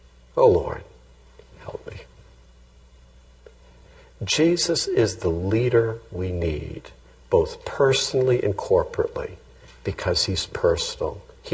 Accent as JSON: {"language": "English", "region": "Scotland", "country": "United Kingdom", "said": "Being Scottish, I was wondering about wearing one."}